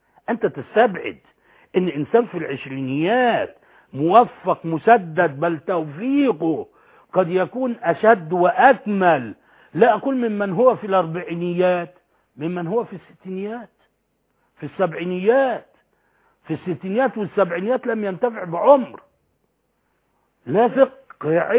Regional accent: Alexandria, Alexandria Governorate, Egypt; فاكر مدير المتحف اليوناني والروماني عندنا بالإسكندرية

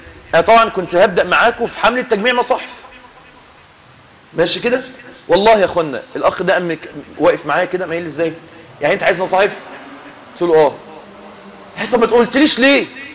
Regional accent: Mansoura, Dakahlia, Egypt; انا دلوقتي من المنصوره، فاحنا واخدين اكل معانا واحنا طالعين من المنصوره

